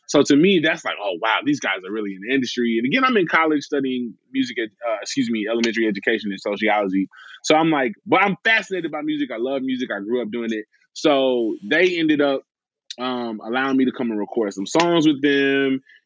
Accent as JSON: {"language": "English", "region": "the South", "country": "United States", "tie": "born or raised there", "said": "even though I grew up in the South listening"}